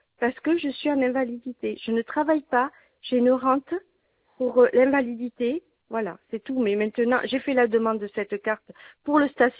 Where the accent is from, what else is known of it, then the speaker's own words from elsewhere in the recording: Villeneuve-sur-Lot, Nouvelle-Aquitaine, France; born there; Je suis née le 07-11-1964 à Villeneuve-sur-Lot.